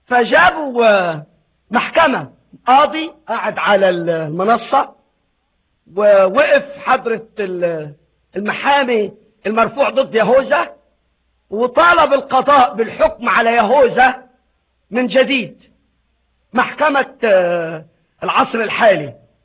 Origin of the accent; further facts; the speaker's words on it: Egypt; ده عندنا في مصر مش عندكم